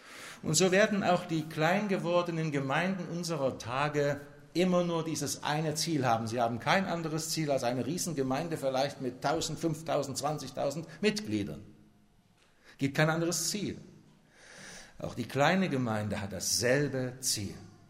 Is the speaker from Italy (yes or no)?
no; Meissen, Saxony, Germany; ich stamme aus Meißen und bin immer wieder bewegt, wenn ich irgendwas von dieser Stadt höre oder im Fernsehen sehe.